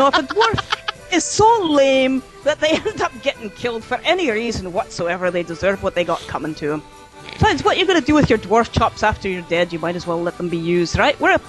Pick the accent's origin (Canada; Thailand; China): Canada; Oh, well, first of all, I'm Canadian